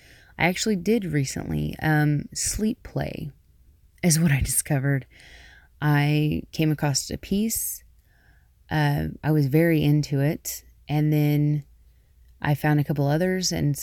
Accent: the South, United States; I grew up in the South, so our speech is peppered with babe, darling, sweetheart, all those sorts of things.

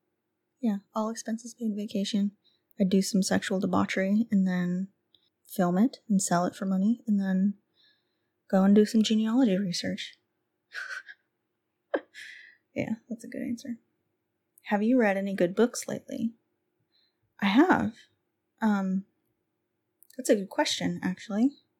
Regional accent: United States; I'm an American, so if you couldn't tell. So I'm mixed up with all kinds of shit.

